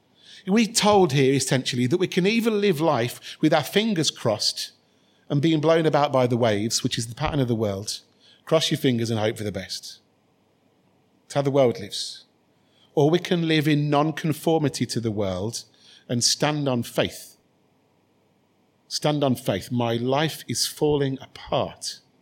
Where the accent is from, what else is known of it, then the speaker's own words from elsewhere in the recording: United Kingdom; because we're British, we're middle class, we're stoic.